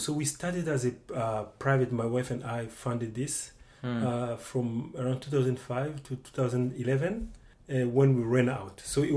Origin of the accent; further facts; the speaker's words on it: Idjwi, South Kivu, DR Congo; English is a second language; I am from Idjwi, an island, a big island in the middle of a big lake between Rwanda and Congo.